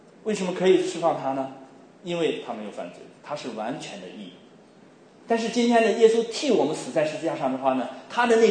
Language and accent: Chinese; Xi'an, Shaanxi, China; moved away; 我们今天我去年回中国的时候西安那个地方，我老家人他们现在说老家现在夏天的天气叫桑拿天气。